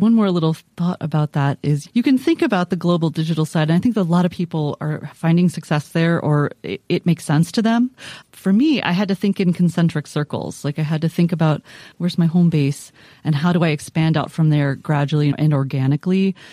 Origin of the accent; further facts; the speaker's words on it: Midwest, United States; I'm a Midwesterner. We just don't do that.